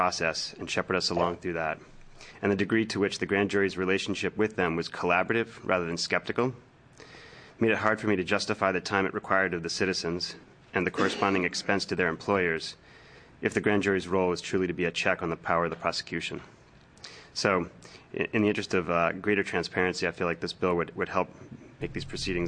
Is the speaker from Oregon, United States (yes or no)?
yes; Portland, Oregon, United States; I'm a programmer from Portland